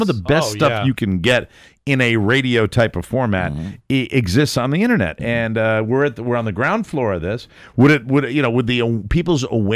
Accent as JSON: {"language": "English", "town": "Hartford", "region": "Connecticut", "country": "United States", "tie": "born or raised there", "said": "it's an hour and a half from my hometown, Hartford, Connecticut."}